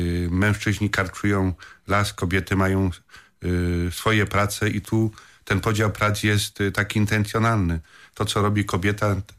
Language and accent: Polish; Lesser Poland, Poland; moja ziemia w związku z tego, że pochodzę z diecezji tarnowskiej.